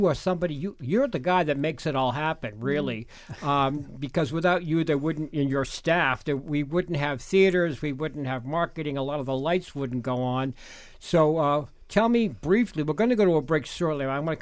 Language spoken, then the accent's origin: English; Boston, Massachusetts, United States; You have a fine orchestra in Boston, and I was looking at, which is full disclosure, my hometown, and I know something about this.